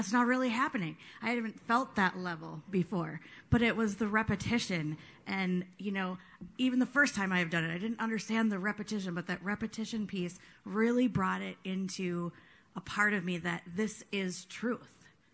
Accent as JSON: {"language": "English", "region": "Minnesota", "country": "United States", "said": "I'm from Minnesota."}